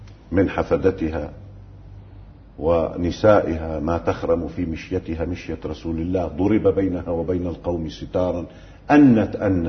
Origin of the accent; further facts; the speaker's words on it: Lebanon; أو عندنا في لبنان على باب مجلس النواب